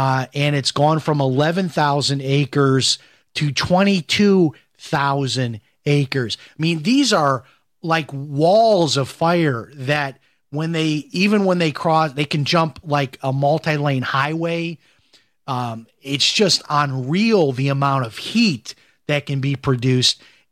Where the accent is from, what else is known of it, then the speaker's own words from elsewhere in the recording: Chicago, Illinois, United States; I grew up in Chicago. I know how this all works.